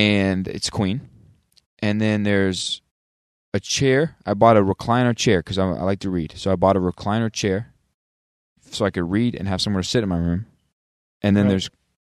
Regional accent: North Carolina, United States; That's on me. I'm from North Carolina.

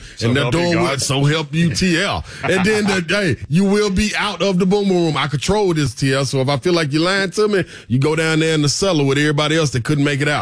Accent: Nashville, Tennessee, United States; I ain't shy, though. I ain't bashful. I'm from Nashville, baby.

